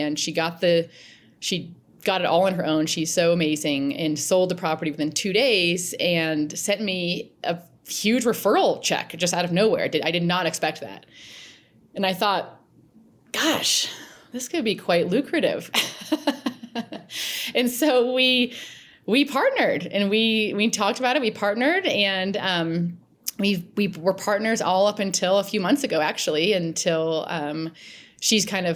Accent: Ohio, United States; moved away as an adult; also born or lived in Boston / Denver; Born and raised in Ohio, a small town in Ohio, I went to Boston College after high school and moved out to Denver with three of my childhood girlfriends

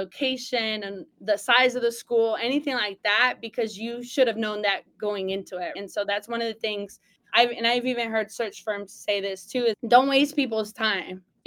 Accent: San Diego, California, United States; I've moved around. I'm in the DMV and I'm from San Diego, California.

